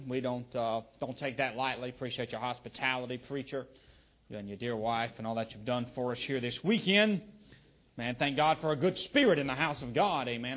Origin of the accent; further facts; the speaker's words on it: Greenville, South Carolina, United States; from the Greenville, Spartanburg, South Carolina area.